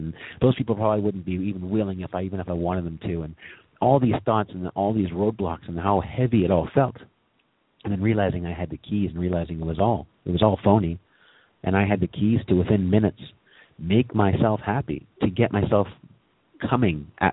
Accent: Ontario, Canada; born there; how I was born in Southern Ontario in the richest and peaceful, most peaceful, prosperous of times.

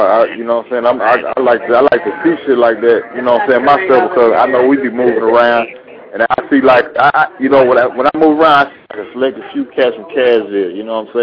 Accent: Montgomery, Alabama, United States; I'm originally from Montgomery, the Gump.

